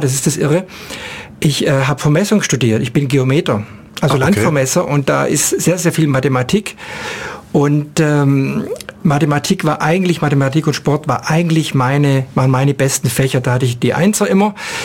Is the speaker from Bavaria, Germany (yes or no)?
no; Reutlingen, Baden-Württemberg, Germany; born there; Ja, geboren bin ich in Reutlingen.